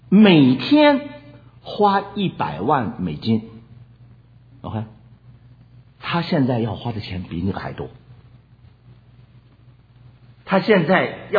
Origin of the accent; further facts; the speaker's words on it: United States; 那讲到我们美国人啊